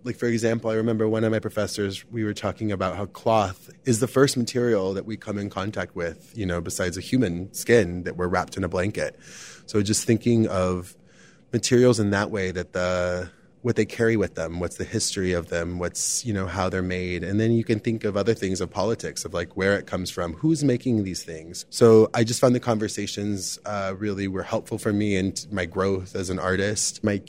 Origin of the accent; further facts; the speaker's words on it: Arizona, United States; now in Chicago, United States; I've been in Chicago for 16 years, most of my life, but I'm originally from Arizona, very close to the Mexican border, a really small town.